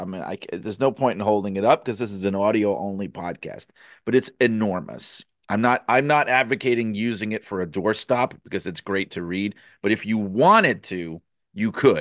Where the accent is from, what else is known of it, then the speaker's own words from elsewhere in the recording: New York City, New York, United States; I grew up in New York City, so we had about 48,000 pro sports teams.